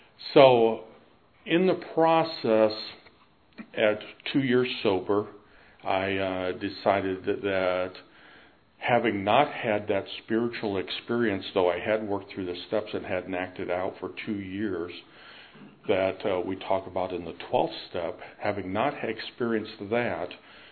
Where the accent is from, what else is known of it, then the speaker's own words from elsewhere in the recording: Pennsylvania, United States; I'm from Northwest Pennsylvania.